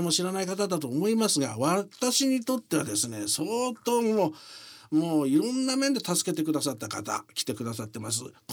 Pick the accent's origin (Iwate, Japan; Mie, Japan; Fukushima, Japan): Fukushima, Japan; Nihonmatsu; 今回私はね、福島県二本松市というところ出身なんですが